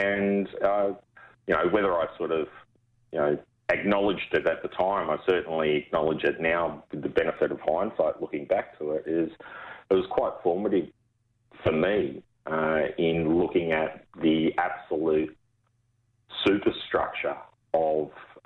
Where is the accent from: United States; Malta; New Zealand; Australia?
Australia; Cabramatta, New South Wales; I grew up in Cabramatta, funnily enough.